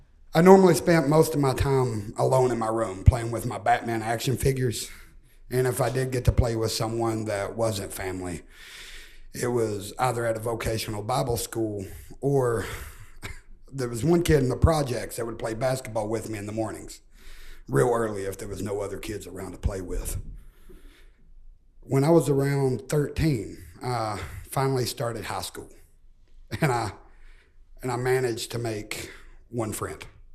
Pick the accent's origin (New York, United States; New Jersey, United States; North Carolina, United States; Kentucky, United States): Kentucky, United States; Cumberland; also born or lived in Harlan County, Kentucky; So I was born in Harlan County, Kentucky.